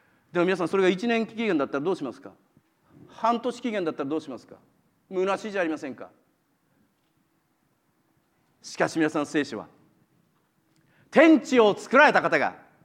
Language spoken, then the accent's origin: Japanese; Tochigi, Japan; しばらく前に私、田舎に、私栃木県なんですけど、田舎に帰りまして